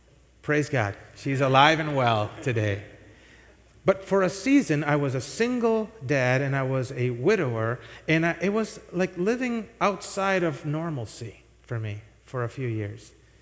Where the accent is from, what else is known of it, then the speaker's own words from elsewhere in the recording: Puerto Rico; now in Rochester, United States; But when I moved out to Rochester, you know, new place, new city, growing up in Puerto Rico, most people look like me.